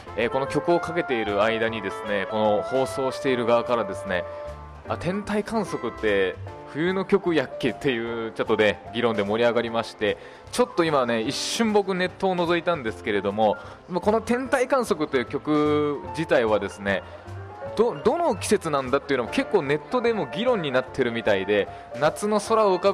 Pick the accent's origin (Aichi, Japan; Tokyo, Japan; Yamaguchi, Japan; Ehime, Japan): Aichi, Japan; Nagoya; 僕名古屋出身なんですけれども、名古屋ではこんなことありえないなと思って